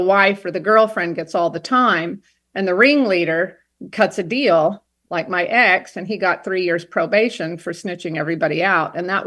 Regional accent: Arkansas, United States; also born or lived in California; I moved from California to Arkansas because California's just gone a little bit nuts. It's so expensive and everything is going up. And I grew up in Arkansas, and right now I'm overlooking the Ouachita National Mountains

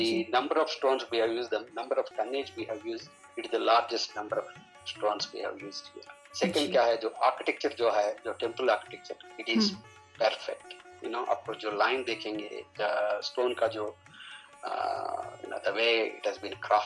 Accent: India; हिंदुस्तानी होने के नाते मैं जब देखता हूँ हमेशा मेरे को बहुत गर्व महसूस होता है

